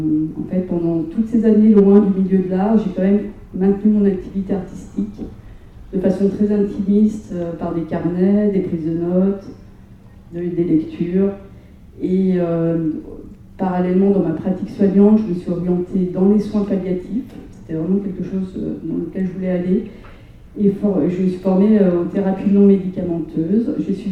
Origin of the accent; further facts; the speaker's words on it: Auvergne-Rhône-Alpes, France; je suis retournée en France, je me suis installée dans ma région natale en Haute-Savoie.